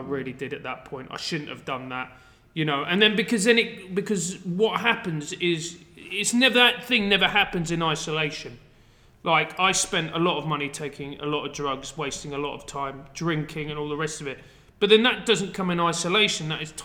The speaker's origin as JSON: {"language": "English", "region": "London", "country": "United Kingdom", "said": "Yeah, mate, I'm from South London."}